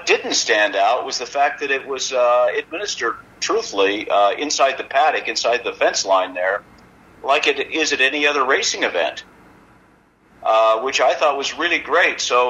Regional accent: United States; To be around racing cars and be lucky enough to be on one that had an opportunity to win that race as an American.

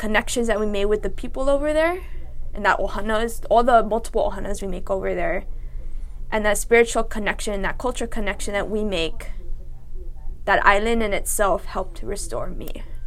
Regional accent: Kula, Hawaii, United States; I've always been a fan of the ocean. You know, I grew up in Kula too.

